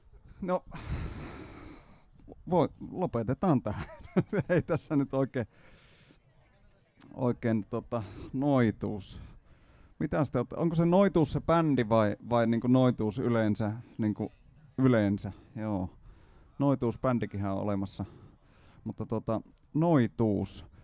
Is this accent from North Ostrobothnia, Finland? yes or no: yes; Pyhäjoki, North Ostrobothnia, Finland; Meillä Pyhäjoella nuoruudessa kiroilusta puhuttiin noitumisena.